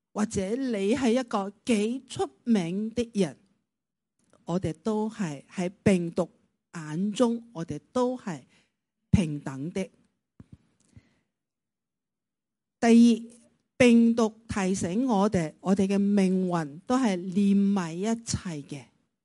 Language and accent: Cantonese; Taiwan; Cantonese is a second language; now in Hong Kong; 1980年我是台湾过来香港，是见到上海院读书，是那段时间学到这个广东话，之前是不懂广东话的，都没听过广东话。